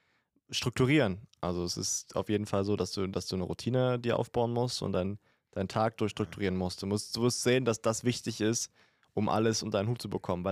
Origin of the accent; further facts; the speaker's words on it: Brandenburg, Germany; Ich komme ja aus einer sehr, sehr schönen Gegend. Ich komme aus dem Spreewald.